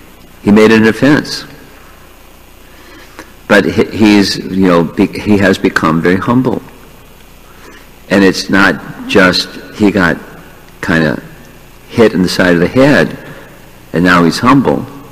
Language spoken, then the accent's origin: English; East Coast, United States; I grew up on the East Coast, so I didn't know the stories that happened so much on the West Coast